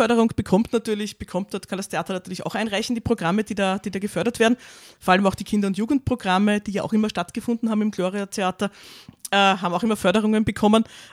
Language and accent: German; Vienna, Austria; also ich bin schon lange in Floridsdorf, meine Eltern wohnen auch in Floridsdorf, aber ursprünglich komme ich aus Favoriten, ja.